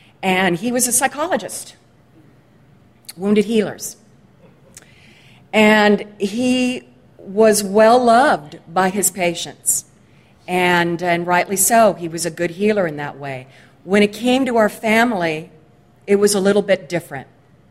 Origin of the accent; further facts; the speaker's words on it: Sherman Oaks, California, United States; also born or lived in Los Angeles; And I grew up in the San Fernando Valley. I grew up in Sherman Oaks to a really loving, inconsistent family.